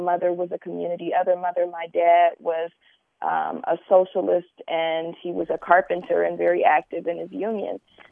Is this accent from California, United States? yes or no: yes; Oakland, California, United States; Well, I'm from Oakland, and I was born in the 70s.